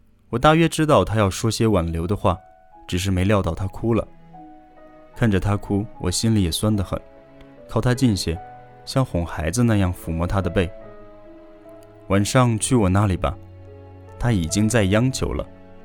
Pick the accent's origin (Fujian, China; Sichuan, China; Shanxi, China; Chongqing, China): Chongqing, China; 先说好，我不在理发店上班，我来自 gay 都重庆，这是中国对 LGBT 最包容的城市之一。